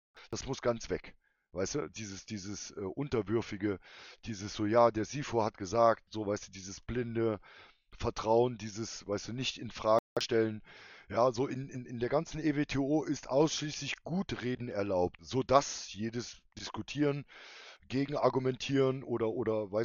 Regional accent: East Germany, Germany; ich bin in der DDR groß geworden, ich bin da aufgewachsen.

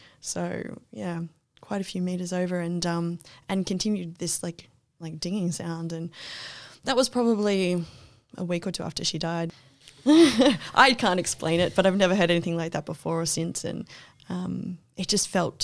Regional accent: Perth, Western Australia, Australia; born there; I was born in Perth.

